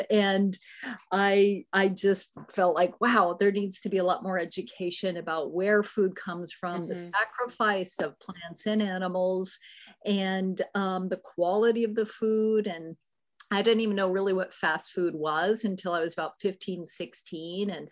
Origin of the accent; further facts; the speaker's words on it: California, United States; Also, growing up on the Eel River and up in the beautiful redwoods, I was also privileged to see, you know, natural ecosystems that were pretty healthy.